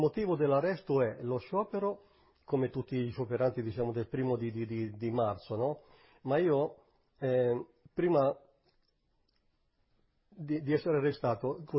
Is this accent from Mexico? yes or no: no; Castagnaro, Veneto, Italy; born there; Sono nato a Castagnaro in provincia di Verona il 3/11/1925.